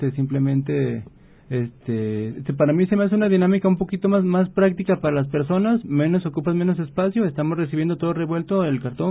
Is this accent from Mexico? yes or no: yes; Mexico; Somos de México